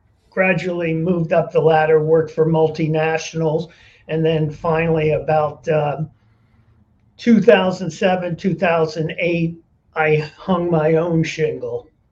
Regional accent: Hialeah, Florida, United States; And I grew up in Hialeah, so I was working at a gas station in Miami Springs.

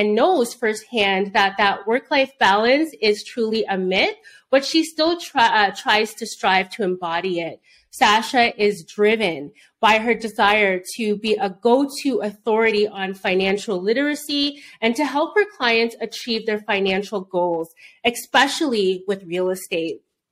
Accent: Toronto, Ontario, Canada; Yes, my hometown in Toronto, Canada.

